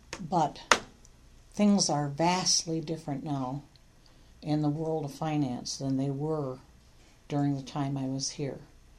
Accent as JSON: {"language": "English", "town": "Lansing", "region": "Michigan", "country": "United States", "tie": "born or raised there", "said": "I grew up in Lansing on the north side on Vermont Avenue."}